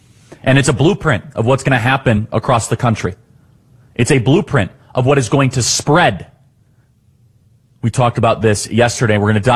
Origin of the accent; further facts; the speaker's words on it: Illinois, United States; something happening in my home state of Illinois that is worthy of repeated national attention.